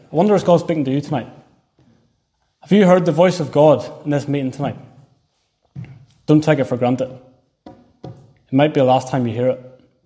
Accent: Ballymena, Northern Ireland, United Kingdom; Back where I grew up in Ballymena

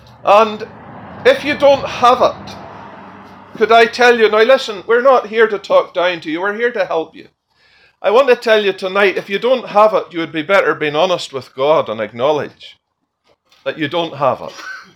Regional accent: Belfast, Northern Ireland, United Kingdom; born there; My original birthplace was in Belfast, in Northern Ireland. You would know that by my accent.

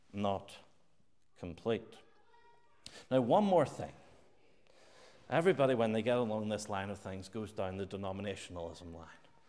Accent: Northern Ireland, United Kingdom; now in Wallingford, United Kingdom; I come from Northern Ireland.

